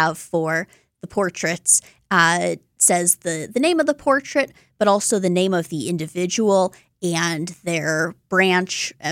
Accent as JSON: {"language": "English", "town": "Milwaukee", "region": "Wisconsin", "country": "United States", "tie": "born or raised there", "said": "I'm Milwaukee born, so I think I have to say that the Wisconsin portrait, rep my home state"}